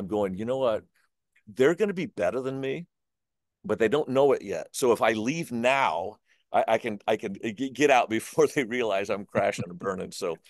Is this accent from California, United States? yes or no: yes; Sacramento, California, United States; also born or lived in Portland, United States; Yeah, I hail from the West Coast, born in Portland, but grew up in Sacramento.